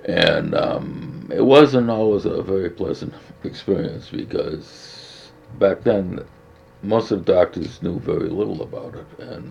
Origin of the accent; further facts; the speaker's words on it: Brighton, Massachusetts, United States; born there; Well, my date of birth was August 8, 1941. I was born in Brighton, Massachusetts.